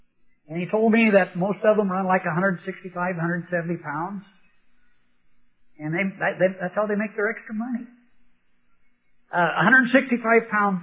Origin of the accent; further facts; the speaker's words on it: Rockport, Washington, United States; I'm originally from Western Washington, out in Western Washington, and I grew up in a logging camp. Grew up in Rockport, Washington.